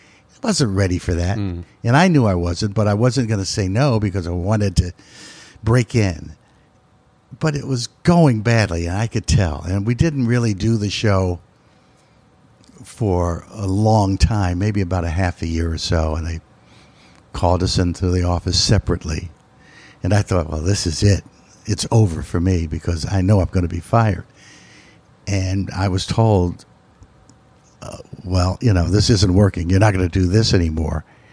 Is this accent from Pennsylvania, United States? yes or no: yes; Philadelphia, Pennsylvania, United States; in the city where I grew up in West Philadelphia, in which was a vibrant place to grow up with a lot of support and people around.